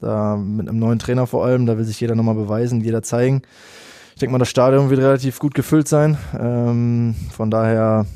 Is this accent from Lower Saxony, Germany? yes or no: no; Bochum, North Rhine-Westphalia, Germany; ich bin in Herne geboren, ich habe meine ganze Kindheit in Bochum verbracht. Deswegen kenne ich das hier, ich kenne, wie die Leute sind, deswegen ist das für mich Heimat auch.